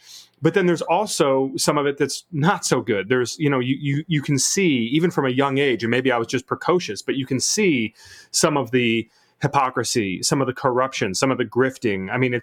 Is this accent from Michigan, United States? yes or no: yes; Michigan, United States; so I grew up in the Evangelical Presbyterian Church, the EPC, which is, you know, and in a small town, suburbs of Detroit, you know, it's a conservative white Republican town